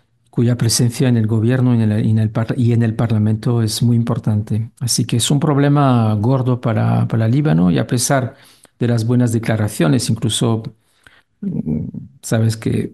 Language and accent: Spanish; France; Yo soy francés